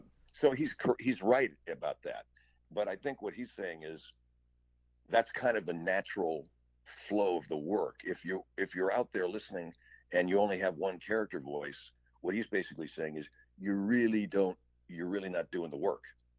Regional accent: Arcadia, California, United States; also born or lived in Pasadena; I grew up in Arcadia, California, Pasadena, California. I went to LaSalle High School, and then I went to Arcadia High School.

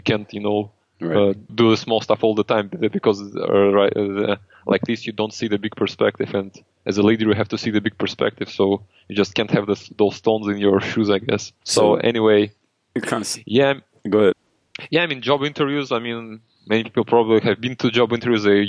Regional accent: Russia; English is a second language; I speak really good English and really good German and Russian too, because I'm from Russia. So English is not my mother tongue.

